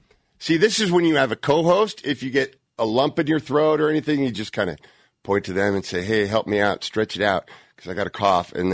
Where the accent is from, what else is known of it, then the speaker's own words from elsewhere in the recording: Redwood City, California, United States; I live in the Bay Area. I'm from the Bay Area. I root for the Bay Area.